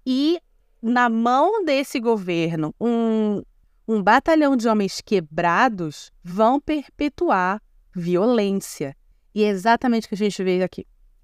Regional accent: North Region, Brazil; que tem muito no norte do Brasil, de onde eu venho

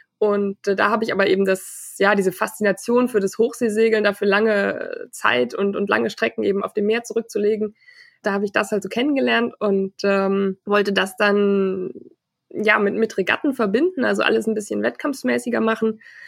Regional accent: Cologne, North Rhine-Westphalia, Germany; now in Hamburg, Germany; ich bin 26 Jahre alt. Ich komme aus Köln ursprünglich, wohne inzwischen in Hamburg.

